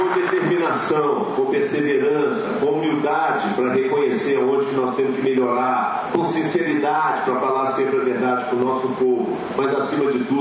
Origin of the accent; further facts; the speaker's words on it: Minas Gerais, Brazil; Nós não somos padeiros, nem marceneiros, nem carpinteiros. Nós somos mineiros.